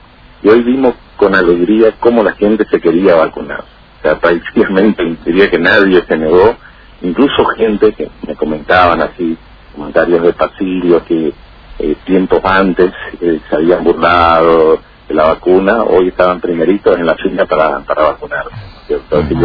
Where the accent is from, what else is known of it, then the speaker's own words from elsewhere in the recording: Argentina; nos merecíamos esto como argentinos.